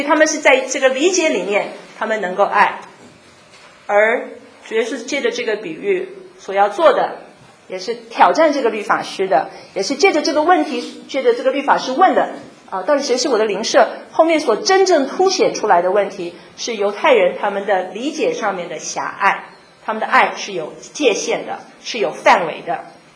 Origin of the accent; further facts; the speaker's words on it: China; 原因是我们的中国的哲学背景其实对我们中国人的思维方式产生了很重要的那个塑形